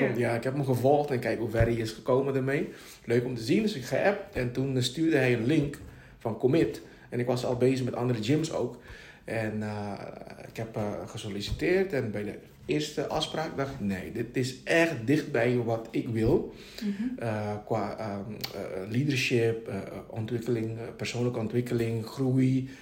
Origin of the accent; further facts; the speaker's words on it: Curaçao; moved away as an adult; now in Netherlands; 40 jaar inmiddels, toen, vorig jaar 39. Dochtertje van 9, ze woont op Curaçao, ik ben van Curaçao. En ik ben hier gekomen april vorig jaar om hier carrière te bouwen weer.